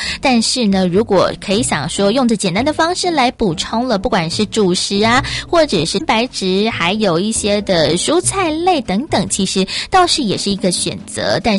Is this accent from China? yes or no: no; Taiwan; 但是呢我们台湾人啊常常钠含量摄取过高